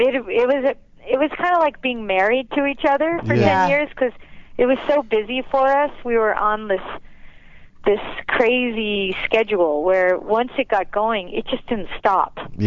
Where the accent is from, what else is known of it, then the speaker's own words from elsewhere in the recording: Los Angeles, California, United States; Yes. I did. I grew up in L.A., and I love L.A.